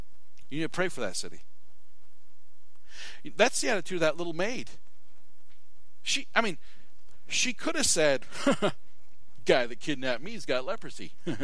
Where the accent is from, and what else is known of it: United States